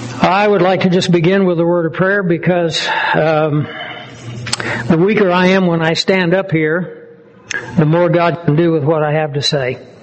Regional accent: Kansas, United States; I was born in Emporia. I grew up on a ranch down in Chase County. And every time I have the opportunity to come back to Kansas

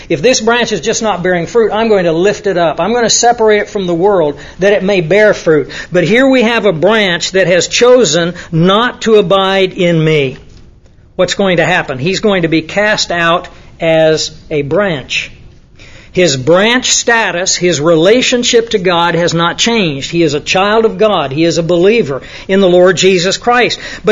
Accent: Kansas, United States; You know, I grew up in Kansas, and they have a lot of corn and wheat fields in Kansas.

